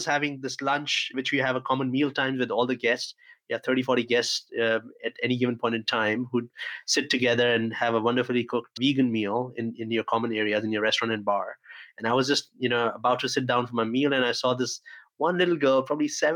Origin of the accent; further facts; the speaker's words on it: India; You know, I come from India, and we do have a lot of community living and experiences there, living in the neighborhood